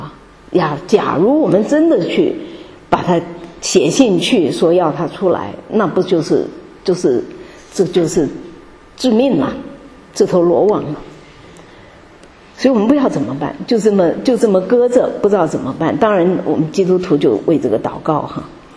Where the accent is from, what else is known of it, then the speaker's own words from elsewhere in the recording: Hangzhou, Zhejiang, China; 而且他是杭州人，杭州是我的家乡哈